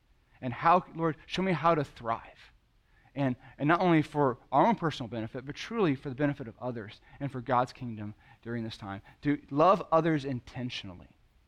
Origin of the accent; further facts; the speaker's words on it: California, United States; He and I grew up together in California, and we were good friends in fourth grade